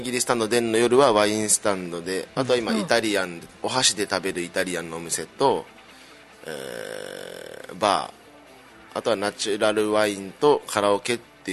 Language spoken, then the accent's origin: Japanese; Shizuoka, Japan; now in Okinawa, Japan; 僕は出身は静岡です。